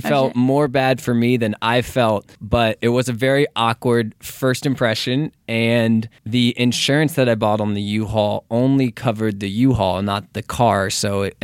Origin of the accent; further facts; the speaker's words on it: Texas, United States; moved away as an adult; now in Los Angeles, United States; No, I'm from Texas.